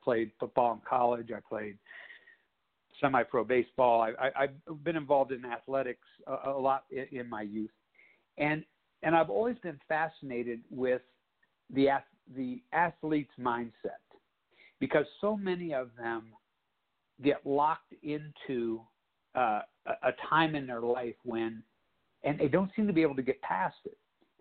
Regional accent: Brilliant, Ohio, United States; But it's set up in Brilliant, which is a town, like you said in your intro, where I grew up, is a village of about 1,650 people.

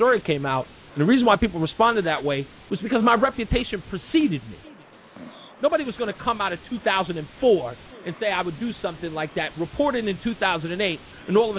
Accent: New York, United States; Me being a New Yorker coming up there to do Boston radio

